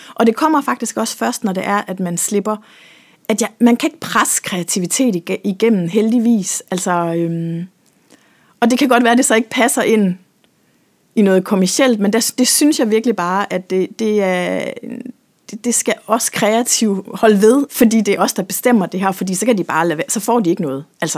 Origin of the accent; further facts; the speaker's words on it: Region of Southern Denmark, Denmark; Nu er jeg født og vokset op på Langeland